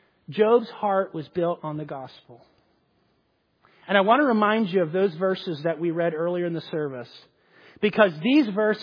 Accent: Florida, United States; I grew up in Florida. Sandy places are nice places to live.

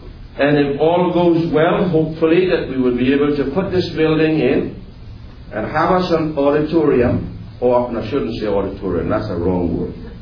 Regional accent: Caroni, Trinidad & Tobago; I was raised in the Carony area, born and raised in the Carony area. The village that I was raised in is in the middle of 5 villages now.

